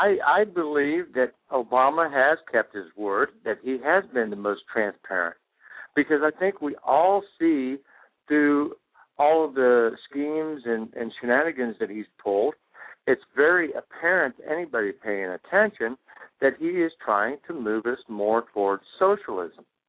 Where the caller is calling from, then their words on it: Keokuk, Iowa, United States; I'm calling from Keokuk, Iowa.